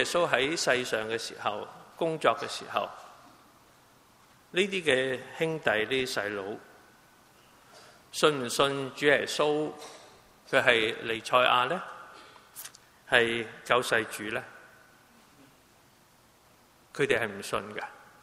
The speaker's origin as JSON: {"language": "Chinese", "country": "China", "said": "中秋节的时候呢，我们中国人呢，中秋节都是一个大的节日的。"}